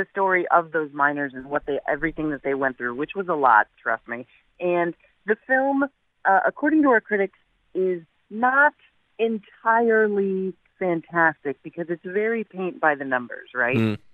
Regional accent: United States; I'm American, y'all. I don't speak German.

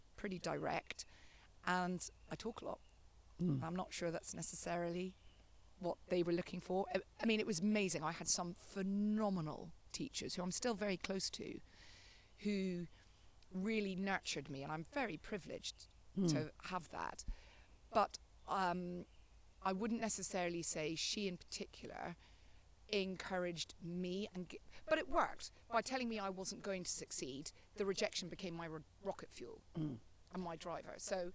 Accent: Northern Ireland, United Kingdom; accent: Northern Irish; my Northern Irish accent was pretty strong, and so they made me speak in French so they could work out what I was actually saying.

